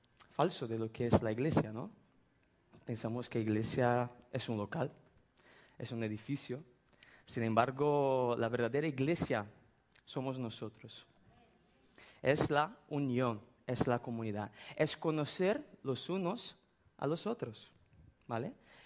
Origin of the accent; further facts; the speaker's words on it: Brazil; Spanish is a second language; Yo soy de Brasil